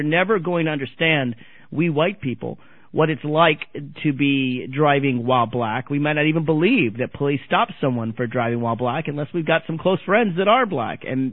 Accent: Tennessee, United States; not just for kids from Massachusetts, but from kids from my home state of Tennessee.

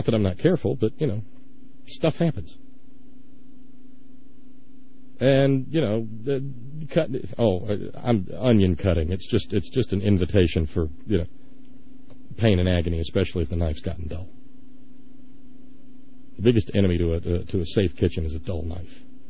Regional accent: Ireland; I implore you as an Irishman who has seen some of these things close up

